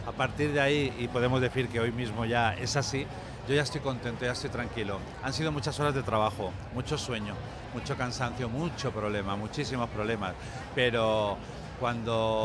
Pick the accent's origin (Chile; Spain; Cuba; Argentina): Spain; Alicante, Valencian Community; nos hace sentirnos muy grandes como alicantinos.